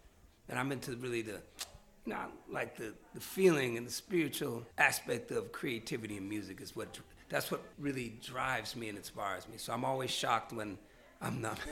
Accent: Oakland, California, United States; from Oakland, California.

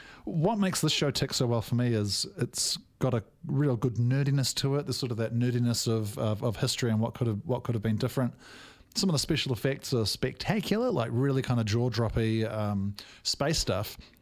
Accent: New Zealand; one of the true joys of this show as a Kiwi is watching the two leads, both being New Zealanders

